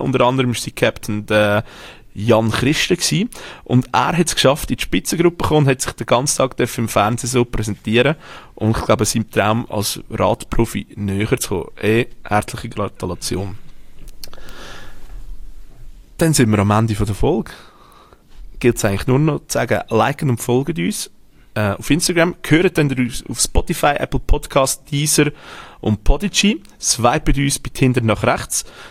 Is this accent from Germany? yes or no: no; Switzerland; wenn ich als Schweizer muss sagen, ich zahle doch nicht 500 Stutz für ein 0815 Spiel